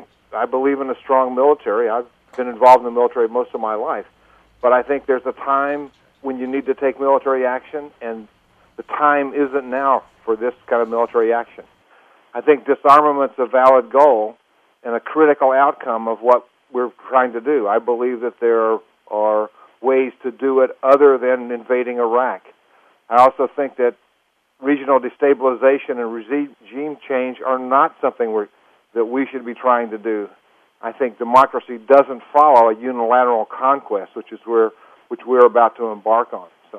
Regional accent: the South, United States; I grew up in the South. My dad was a World War II POW.

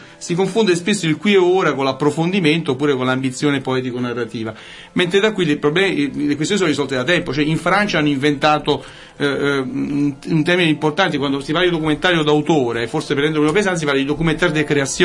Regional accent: Naples, Campania, Italy; forse perché parlo da napoletano, cioè noi napoletani siamo abituati a fare sempre i conti con la crisi

